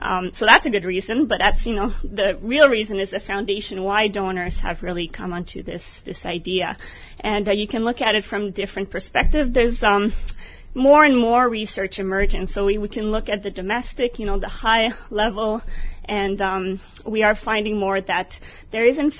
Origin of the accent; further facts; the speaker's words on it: Canada; We're not from Washington, so we're enjoying the nice weather and the hot weather. We're from Canada. It's not that cold, but it's a bit colder.